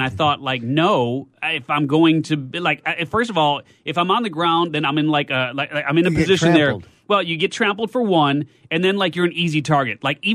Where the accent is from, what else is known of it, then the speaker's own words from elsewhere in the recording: Chicago, Illinois, United States; Well, I am from Chicago, but I will tell you this.